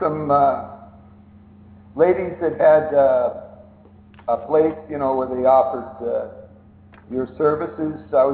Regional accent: Canada; I'm a Canadian, a very proud Canadian.

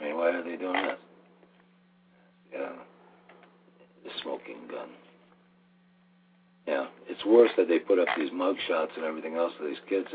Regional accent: United States; And unfortunately, I'm an American. I don't agree with it.

